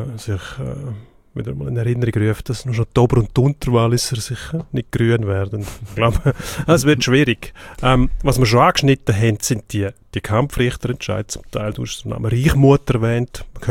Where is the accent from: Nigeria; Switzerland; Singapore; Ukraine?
Switzerland; Graubünden; accent: Zurich dialect; now in Zurich, Switzerland; Das ist, wenn schon, aus Graubünden, wo ich mich mittlerweile als Zürcher fühle, das hört man ja auch, Zürich-Dialekt.